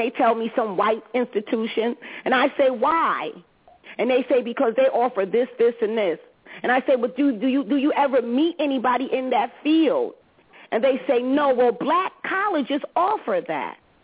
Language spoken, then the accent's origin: English; New Jersey, United States; See, you know, I'm from Jersey, so Rutgers is at high schools with programs.